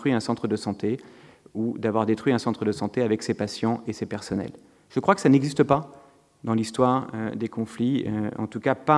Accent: France; c'est difficile souvent de paraître trop arrogant quand on est français, dire que la France a sans doute été le pays

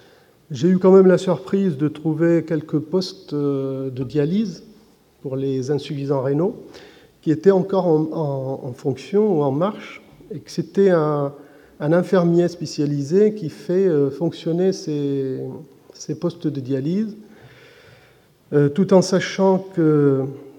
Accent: Damascus, Damascus Governorate, Syria; now in France; Je suis syrien, originaire de Damas. J'ai quitté la Syrie au début des années 84

